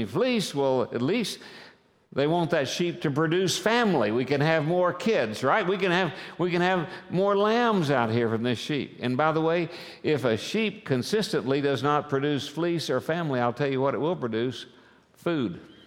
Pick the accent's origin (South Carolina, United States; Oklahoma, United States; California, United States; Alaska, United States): Oklahoma, United States; I'm from Oklahoma. That's cowboy country. We have more cows than we do have people in Oklahoma, literally.